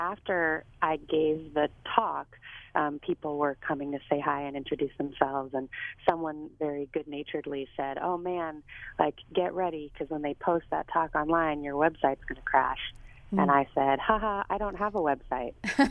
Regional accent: New York City, New York, United States; Yeah, I grew up in New York City, and when I was growing up here, there was already a pretty amazing existing spoken word poetry community

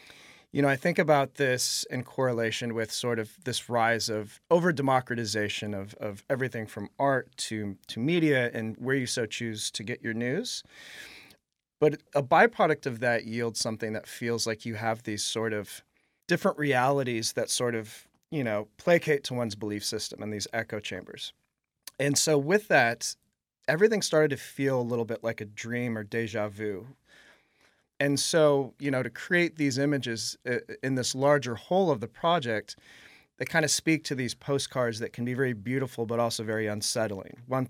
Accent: the Ozarks, United States; I grew up in the Ozarks, and some say the buckle of the Bible Belt

